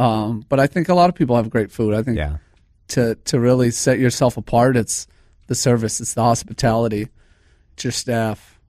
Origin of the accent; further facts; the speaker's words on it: Philadelphia, Pennsylvania, United States; also born or lived in Minnesota; my dad's from Italy. My mom's from Philadelphia. I grew up there. We moved here in 93. I grew up in Minnesota, too.